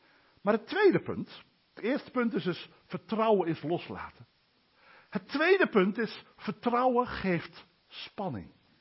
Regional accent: Oldenbroek, Gelderland, Netherlands; Van wie bent er een? Wordt er bij ons gezegd. Want dan kan ik al snel zeggen, niet een van jullie. Bij ons in Oldenbroek.

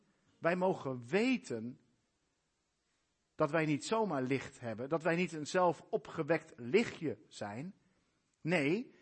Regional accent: Gelderland, Netherlands; Ja, ik kom van de Veluwe, dus ik denk, hoe kan het bestaan?

